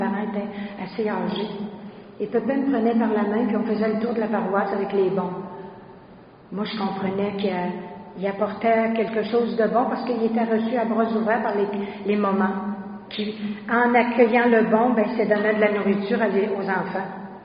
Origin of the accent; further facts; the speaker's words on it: Quebec City, Quebec, Canada; je viens du quartier de Limoilou, alors une famille ouvrière, avec le chapelet en famille à tous les soirs. Et mon père était président de la Saint-Vincent-de-Paul, à Saint-Esprit. J'ai grandi sur la 9e rue.